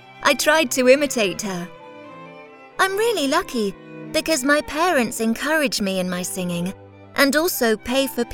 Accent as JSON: {"language": "English", "town": "Leipzig", "region": "Saxony", "country": "Germany", "tie": "born there", "second_language": "English", "said": "I was born in Leipzig, Germany, and I still live there."}